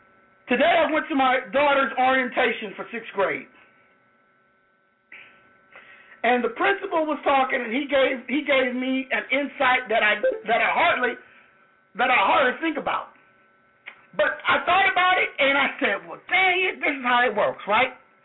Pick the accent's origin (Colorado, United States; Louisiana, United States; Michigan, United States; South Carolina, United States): Louisiana, United States; which is true because when I'm from Louisiana, they got Negro all day, every day on my birth certificate.